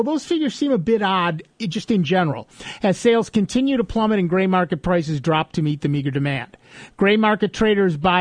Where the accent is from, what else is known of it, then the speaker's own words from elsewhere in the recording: Rochester, New York, United States; You live in New York State? Yeah, I'm from Rochester, New York.